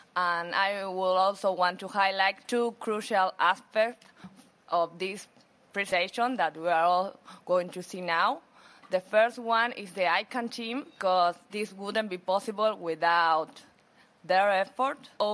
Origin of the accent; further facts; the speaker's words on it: Buenos Aires, Argentina; English is a second language; from Buenos Aires